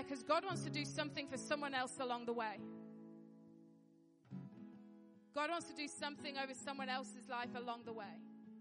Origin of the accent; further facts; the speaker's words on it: Yorkshire and the Humber, United Kingdom; I'm a Yorkshire lass, and that I grew up with that.